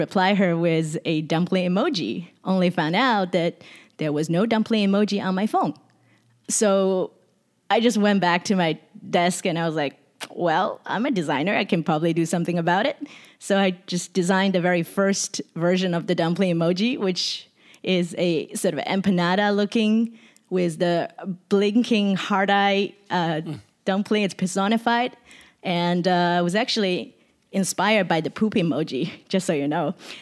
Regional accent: Sydney, New South Wales, Australia; now in San Francisco, United States; in 2015, I moved to San Francisco from Sydney, Australia.

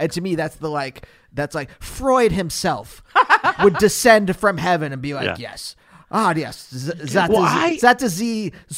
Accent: Reading, Pennsylvania, United States; Reading, Pennsylvania.

